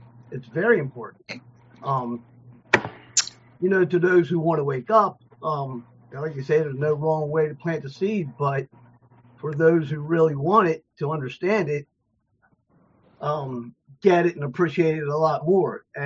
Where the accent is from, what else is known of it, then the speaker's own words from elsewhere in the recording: Delaware, United States; I'm from Delaware.